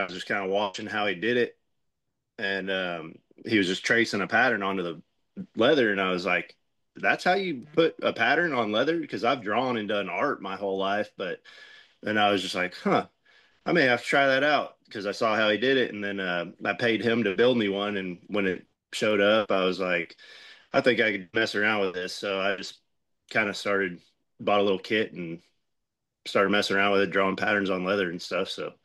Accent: Oklahoma, United States; Oh, I don't know about the great part, but I am from Oklahoma.

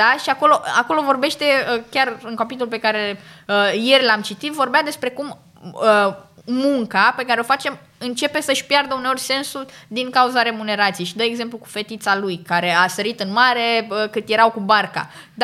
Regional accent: Constanța, Constanța County, Romania; eu sunt din Constanța, dar să-i duc la mare la bunici

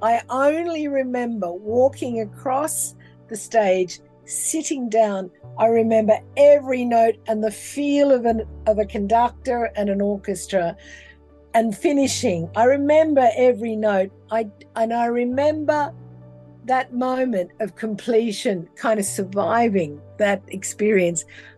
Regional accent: Australia; And I come from a little country town that you probably would not have heard of in Australia. I am Australian. I'm one of five children, the last, the baby.

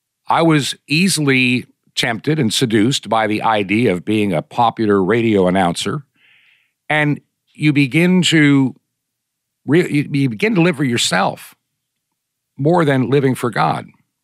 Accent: New York, United States; also born or lived in Brooklyn; I was born in Brooklyn, New York in 1954 to an unwed mother. I was placed for adoption before the age of 1.5 to a family living in Long Island.

